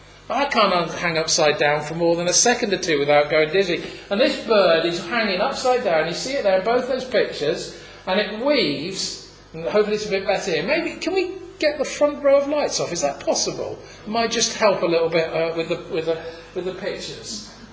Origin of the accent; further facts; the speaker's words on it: East of England, United Kingdom; I grew up in East Anglia, and there's a lot of the washers out in East Anglia